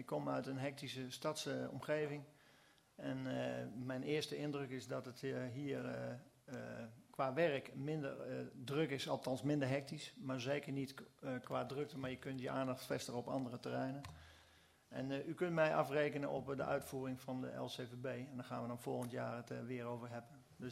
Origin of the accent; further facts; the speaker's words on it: Deventer, Overijssel, Netherlands; 50 jaar oud. Ik kom uit Deventer.